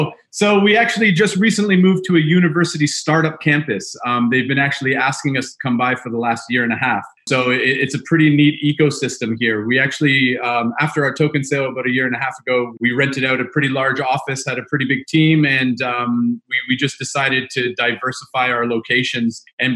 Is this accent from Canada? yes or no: yes; Vancouver, British Columbia, Canada; Red in Vancouver, yes.